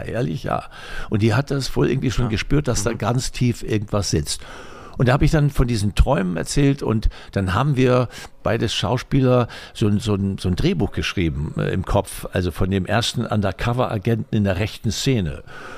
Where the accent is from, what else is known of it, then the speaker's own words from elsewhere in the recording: Fehmarn, Schleswig-Holstein, Germany; first language Low German; German is a second language; ich bin auf Fehmarn aufgewachsen, Plattdeutsch war meine erste Sprache, man kannte sich auf Fehmarn, man kannte die ganzen Familien